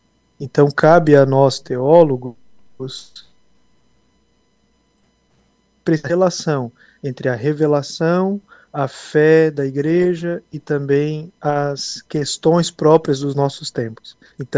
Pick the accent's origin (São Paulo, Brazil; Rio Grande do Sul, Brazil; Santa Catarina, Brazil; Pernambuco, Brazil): Santa Catarina, Brazil; Criciúma; Eu sou aqui de Criciúma mesmo